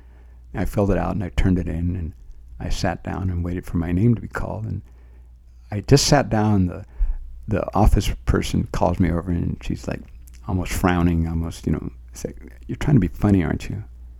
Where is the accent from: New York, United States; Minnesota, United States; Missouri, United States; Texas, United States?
Texas, United States; born there; I mean, I was born in Texas, in the States, in this country.